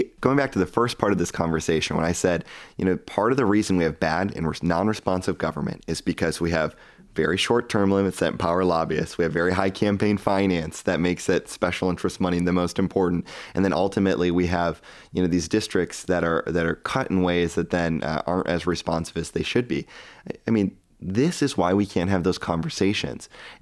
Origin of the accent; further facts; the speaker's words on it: South Dakota, United States; You know, I grew up in South Dakota, and we had a legislature that convened for 7 or 8 weeks a year.